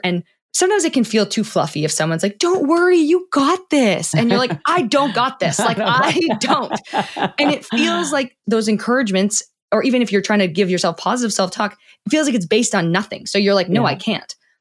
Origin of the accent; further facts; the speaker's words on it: Toronto, Ontario, Canada; now in Seattle, United States; I'm based in Seattle, Washington, though I'm from Toronto, Canada.